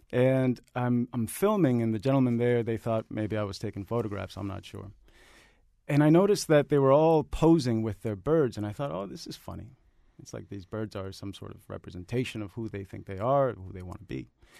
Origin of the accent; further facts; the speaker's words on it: Hartford, Connecticut, United States; also born or lived in Los Angeles; when I came back to Hartford from Los Angeles, I said, well, I want to tell stories about my community.